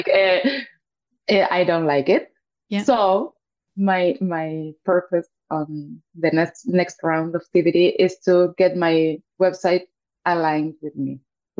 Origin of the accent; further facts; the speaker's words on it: Uruguay; Because I'm from Uruguay.